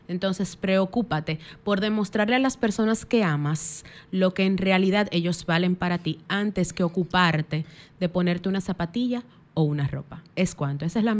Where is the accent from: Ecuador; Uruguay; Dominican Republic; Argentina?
Dominican Republic; siento como dominicana al fin que hemos perdido esos valores.